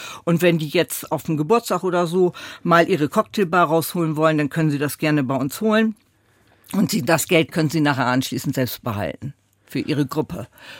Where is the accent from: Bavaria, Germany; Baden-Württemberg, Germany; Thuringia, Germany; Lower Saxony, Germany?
Lower Saxony, Germany; Rotenburg; Ich bin in Ruckenburg-Würme geboren.